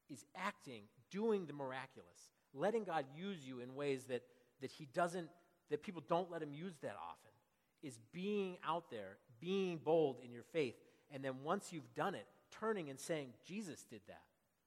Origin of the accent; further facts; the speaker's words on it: Lynn, Massachusetts, United States; I'm from Lynn, Massachusetts, and I play for the glory of the Lord.